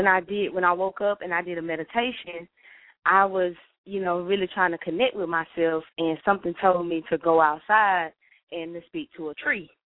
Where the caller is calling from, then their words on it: Atlanta, Georgia, United States; I'm calling from Atlanta.